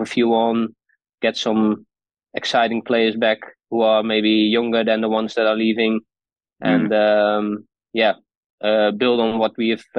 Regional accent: Netherlands; especially as a Dutch guy, there will be some more attention for LFC from my home country

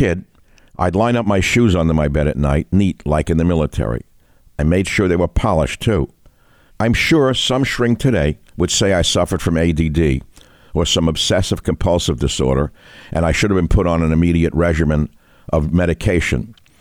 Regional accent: Bronx, New York, United States; growing up in the Bronx as I did, I was the man-child in the promised land.

